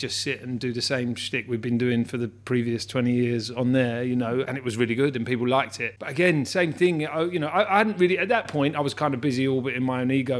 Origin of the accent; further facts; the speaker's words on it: Hammersmith, London, United Kingdom; Yeah, I was born in Hammersmith, on North End Road when I was a kid.